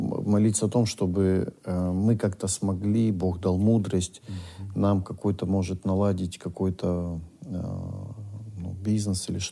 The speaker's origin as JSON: {"language": "Russian", "region": "North Caucasus", "country": "Russia", "said": "И я написал, что я из Северного Кавказа"}